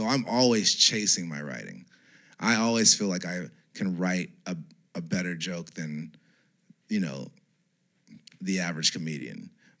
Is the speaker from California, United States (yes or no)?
yes; Los Angeles, California, United States; Hood Adjacent is how I phrase where I come from in LA. Like, I'm from South Central, but, like, not the South Central.